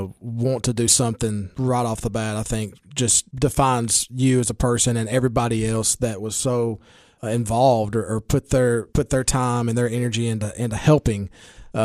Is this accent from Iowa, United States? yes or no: no; Baxter, Tennessee, United States; So I'm a Baxter guy. Love my hometown. Love mm-hmm. my community. I live west of Baxter. Grew up west of Baxter. Not the city limits, but Baxter is my place.